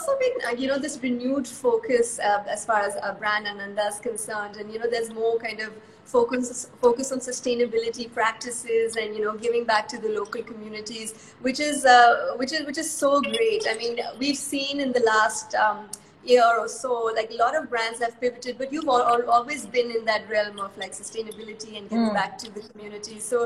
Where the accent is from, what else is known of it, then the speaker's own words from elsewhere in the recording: India; as being Indian myself and, you know, we go abroad to all these different, you know, travel consortiums